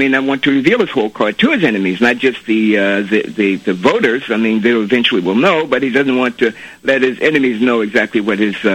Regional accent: United States; I, as an American black man and an independent, I voted in 2008.

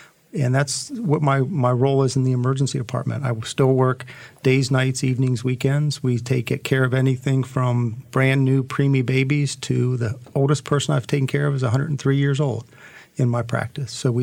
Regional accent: Columbus, Ohio, United States; moved away as an adult; now in North Carolina, United States; I actually was born and raised in Columbus, Ohio, and grew up in a rural community there

